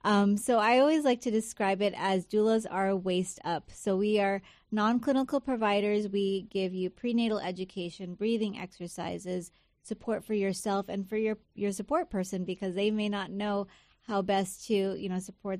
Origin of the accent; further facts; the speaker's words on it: East Coast, United States; now in Twentynine Palms, United States; So in a nutshell, I'm originally from the East Coast. We came out here about 10 years ago. Marine Corps brought us to 29 Palms.